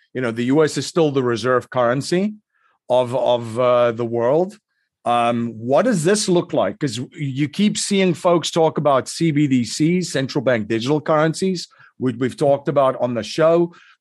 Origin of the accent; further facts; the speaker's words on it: South Africa; I grew up during apartheid in South Africa.